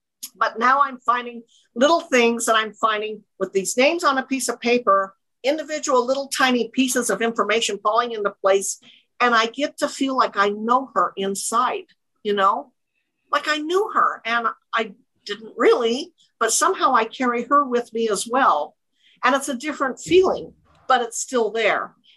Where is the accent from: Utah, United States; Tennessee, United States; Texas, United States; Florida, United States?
Utah, United States; born there; That's how come I was born in Utah, from my father's side of the family.